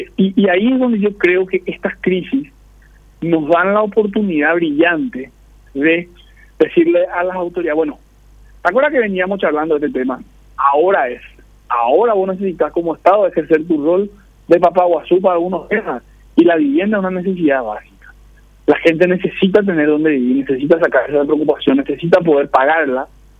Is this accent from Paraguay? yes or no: yes; Paraguay; vamos a ver si la logramos en algún momento como sociedad paraguaya.